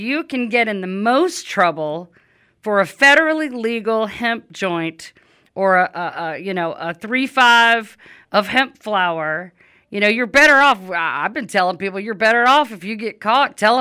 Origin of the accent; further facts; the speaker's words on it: Louisiana, United States; moved away as an adult; now in Alabama, United States; And I'm not even from Alabama. I've lived here most of my adult life, but I'm from Louisiana.